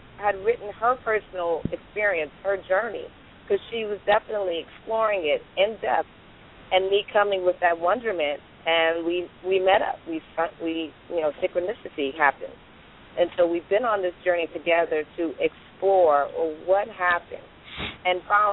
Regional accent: Miami, Florida, United States; I was growing up in Miami, Florida. And growing up in Miami, Florida, there are many people who came from Haiti. I know part of my heritage is Bahamian.

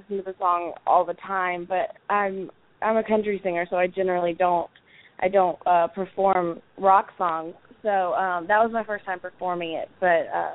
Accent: Orange Beach, Alabama, United States; I'm actually originally from Orange Beach, so.

